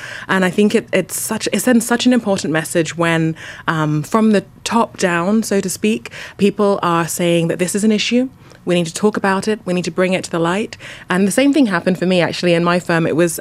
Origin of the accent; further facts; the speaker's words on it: United Kingdom; now in Canada; As a Brit coming in, I didn't know anyone in Canada.